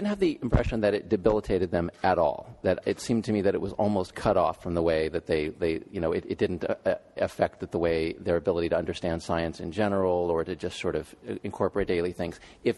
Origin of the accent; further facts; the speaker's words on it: Texas, United States; You know, I'm from Texas, and I grew up among creationists.